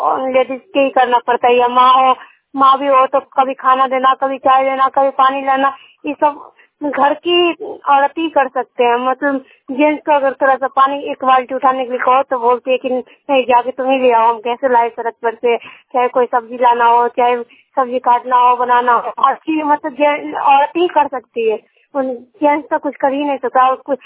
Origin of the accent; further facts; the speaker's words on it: Khalipur, India; मैं खालीपुर की रहने वाली हूँ, सारंगल प्रखंड की।